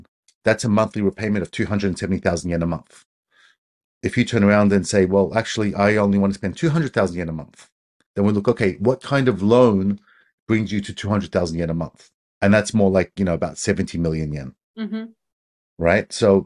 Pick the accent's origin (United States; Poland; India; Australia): Australia; I'm Australian